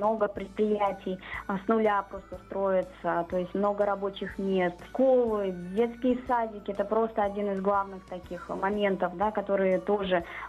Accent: Kaliningrad, Kaliningrad Oblast, Russia; Несмотря на то, что я родилась и выросла в Калининграде, не так много где была в России

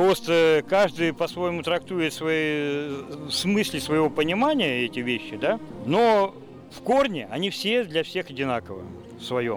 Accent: Siberia, Russia; now in Saint Petersburg, Russia; Приехал сюда, с Сибири.

